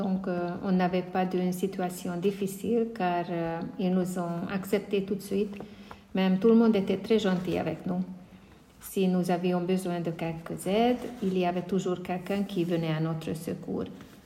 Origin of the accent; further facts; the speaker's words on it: Hungary; Surtout, un gentil couple de nos voisins sont venus deux fois chez nous en Hongrie.